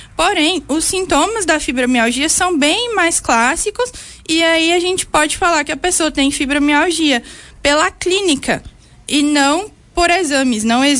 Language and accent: Portuguese; Minas Gerais, Brazil; moved away as an adult; now in Vacaria, Brazil; Vim de Minas Gerais.